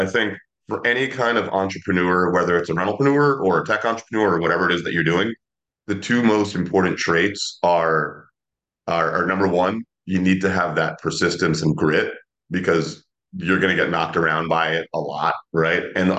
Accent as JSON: {"language": "English", "region": "New Jersey", "country": "United States", "tie": "born or raised there", "also_born_or_lived": "New York, United States", "said": "And I'm here in New Jersey. I grew up in New Jersey and New York."}